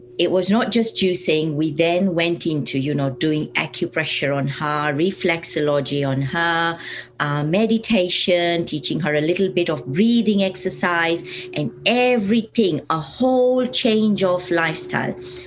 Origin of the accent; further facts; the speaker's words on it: Kenya; And I come from Kenya.